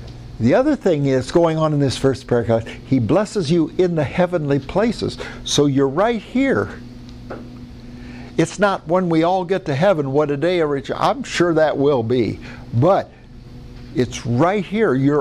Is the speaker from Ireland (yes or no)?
no; United States; born there; I'm an American because of where my mama birthed me. I had a smart mama.